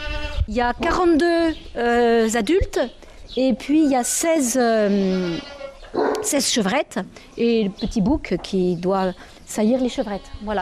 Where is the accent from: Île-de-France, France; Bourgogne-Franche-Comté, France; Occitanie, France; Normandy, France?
Île-de-France, France; Paris; Non, on ne savait rien faire parce qu'on était toutes citadines. Moi, je suis parisienne en plus, vous vous rendez compte.